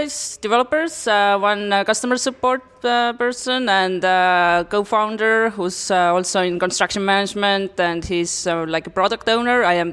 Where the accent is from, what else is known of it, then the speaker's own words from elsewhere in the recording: Estonia; English is a second language; And I come from Estonia to get some motivation and inspiration from Riga's festival.